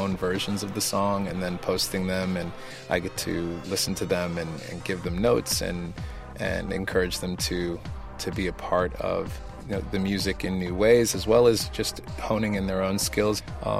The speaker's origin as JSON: {"language": "English", "country": "Ethiopia", "said": "I'm from Ethiopia. My father was born in a very rural town."}